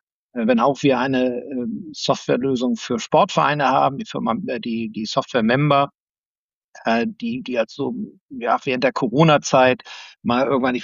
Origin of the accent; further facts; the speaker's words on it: Hamburg, Germany; ich komme aus Hamburg, lebe auch noch in Hamburg